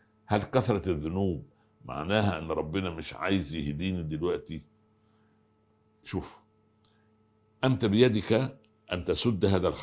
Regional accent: Egypt; نعم أنا مصري.

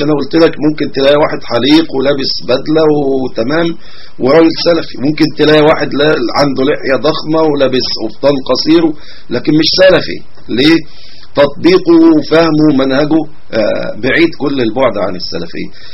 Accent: Upper Egypt, Egypt

